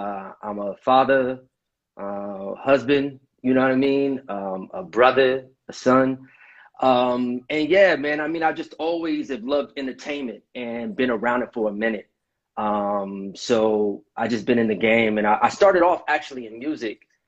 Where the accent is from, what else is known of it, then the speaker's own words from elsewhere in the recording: Grand Rapids, Michigan, United States; now in Los Angeles, United States; I'm from Grand Rapids, Michigan. I'm out here in LA.